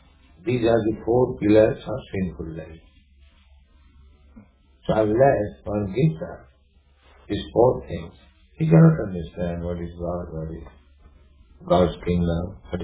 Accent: India; English is a second language; It's like we are Indian, we cannot tolerate such strong, but it comes thinking. Cool. Similarly, in India, you cannot tolerate the scorching heat.

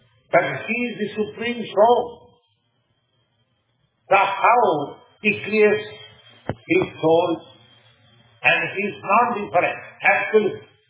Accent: India; English is a second language; I am Indian, I am person, and my flesh, India, is different.

